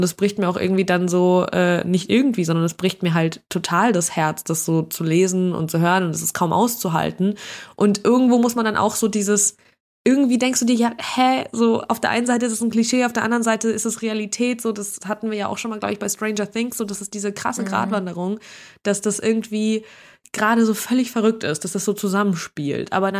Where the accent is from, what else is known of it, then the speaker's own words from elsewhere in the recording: Russia; Warum irgendwie ausgerechnet ich als Russin aggressiv sein soll, habe ich auch nicht verstanden so.